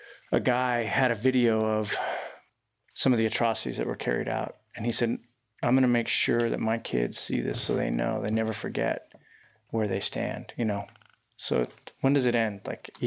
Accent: Utah, United States; I grew up in Utah. I was scared of the water.

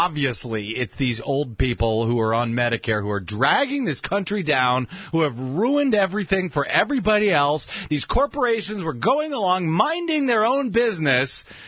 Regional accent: St. Louis, Missouri, United States; I mean, it has been my hometown of St. Louis.

